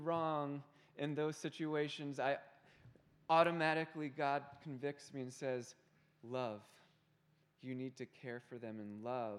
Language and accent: English; Baltimore, Maryland, United States; My hometown is Baltimore City, Maryland, and we went through a very difficult church division.